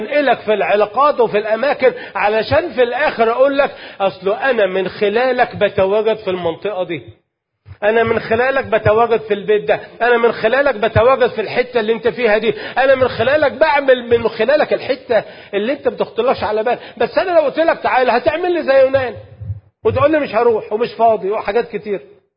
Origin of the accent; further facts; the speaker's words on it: Alexandria, Alexandria Governorate, Egypt; now in Cairo, Egypt; دلوقتي موجود في القاهرة، اي حد بيسألني يعني للوهلة الاولى لازم ارد واقول انا اساسا من اسكندريه، المولود اسكندريه، اه اوكي، وعايش في القاهره دلوقتي